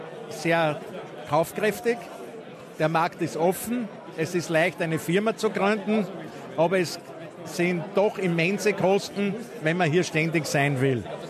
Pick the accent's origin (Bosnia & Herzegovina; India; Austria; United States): Austria; wir haben ja als Österreicher